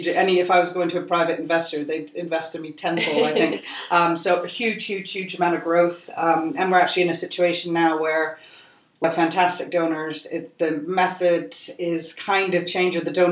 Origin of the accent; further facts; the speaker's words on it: Canada; I'm Canadian, just saying.